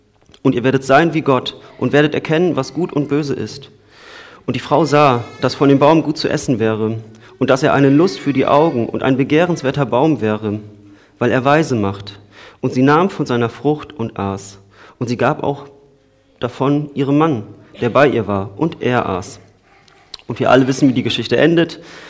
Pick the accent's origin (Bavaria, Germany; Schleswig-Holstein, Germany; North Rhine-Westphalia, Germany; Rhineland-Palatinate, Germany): North Rhine-Westphalia, Germany; Cologne; ich komme aus Köln, in Köln findet man diese Ruhe nicht.